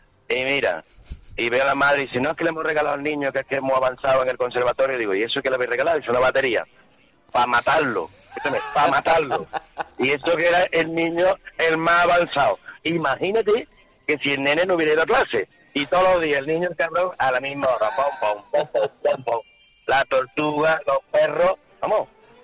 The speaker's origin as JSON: {"language": "Spanish", "town": "Malaga", "region": "Andalusia", "country": "Spain", "said": "Somos de Málaga, nos mudamos a una zona residencial"}